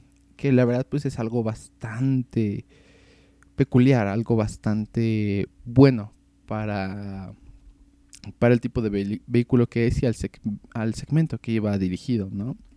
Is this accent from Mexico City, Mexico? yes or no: yes; Mexico City, Mexico; No les había dicho, yo soy de la Ciudad de México